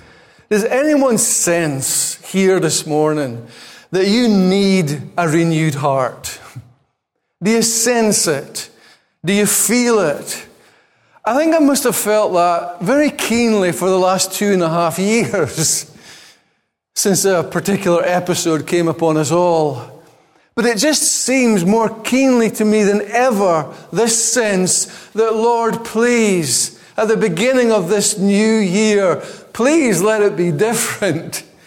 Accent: Scotland, United Kingdom; And I don't know about you, but being Scottish, the new year is a big thing

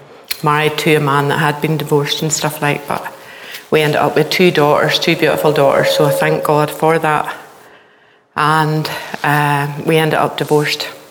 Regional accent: Ballymena, Northern Ireland, United Kingdom; I grew up in Elam Church in Ballymena quite a few years ago.

